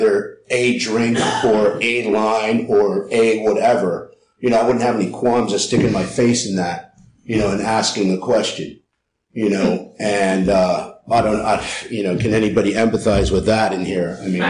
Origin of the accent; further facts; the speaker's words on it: San Francisco, California, United States; When growing up in San Francisco, I went to Sacred Heart High School.